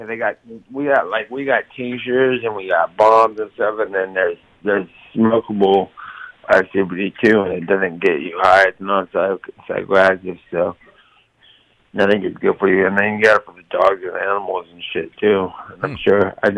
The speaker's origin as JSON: {"language": "English", "town": "Stockton", "region": "California", "country": "United States", "tie": "born or raised there", "said": "Yeah, Stockton is just where I come from. It's my hometown. Everybody I know is there."}